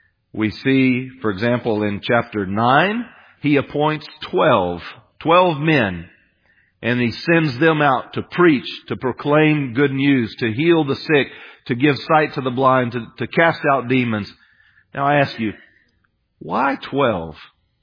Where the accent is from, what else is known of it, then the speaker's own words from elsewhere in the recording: United States; Years ago, growing up in the United States, I would not have been able